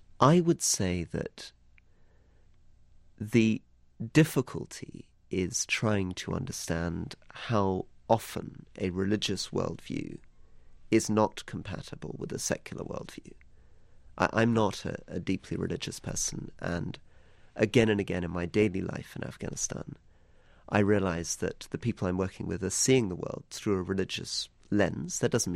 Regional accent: Malaysia; I grew up in Muslim countries, and my father was a diplomat. I grew up in Malaysia. I then worked in Indonesia.

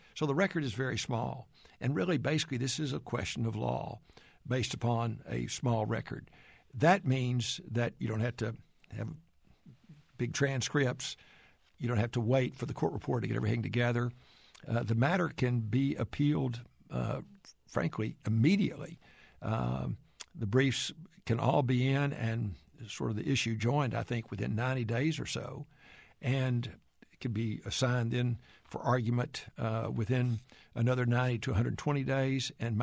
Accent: Lubbock, Texas, United States; I remember I grew up in Lubbock. I graduated from Lubbock High School in 1960. It still was not integrated.

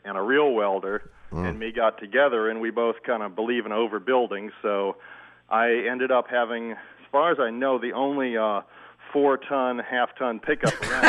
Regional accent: Portland, Oregon, United States; Portland, Oregon.

